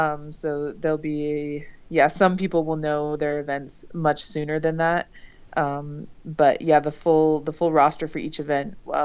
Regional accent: Park City, Utah, United States; I was growing up in Park City then. I was in seventh grade.

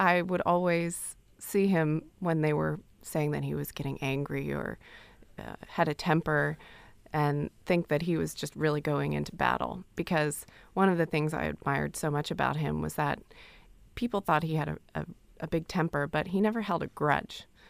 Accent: Washington, District of Columbia, United States; also born or lived in Alaska; So I'd say I grew up mostly in Washington, D.C., went to school there, but was coming home whenever I could.

